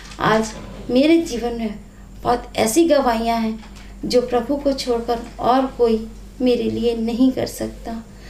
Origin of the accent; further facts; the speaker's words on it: Ajmer, Rajasthan, India; और मैं अजमेर राजस्थान की रहने वाली हूँ।